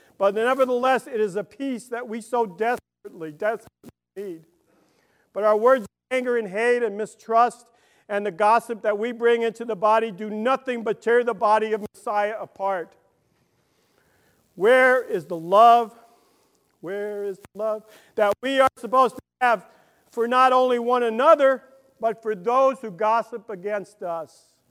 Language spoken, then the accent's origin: English; Brooklyn, New York, United States; I'm from Brooklyn, so I don't speak well.